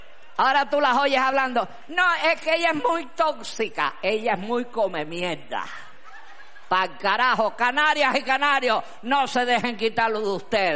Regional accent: Cuba; moved away; Yo soy una vieja cubana, pero me doy cuenta lo que estamos cambiando en 25 años que llego aquí.

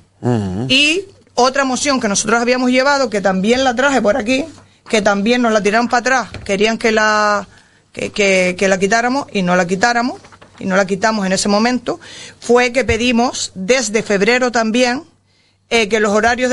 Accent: Canary Islands, Spain; que somos ciudadanos canarios

